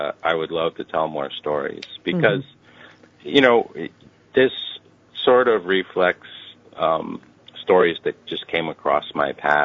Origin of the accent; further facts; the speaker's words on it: New York, United States; but I grew up in the New York area, so I was sort of aware of them.